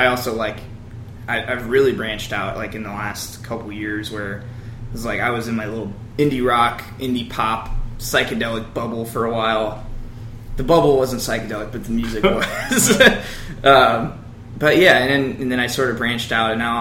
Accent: Missouri, United States; yeah, I grew up in St. Louis County and moved to the city about 2 years ago.

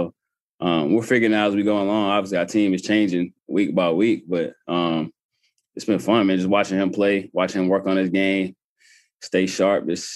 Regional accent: Charlotte, North Carolina, United States; Yeah, we grew up in Tobacco Row right up the street in Charlotte.

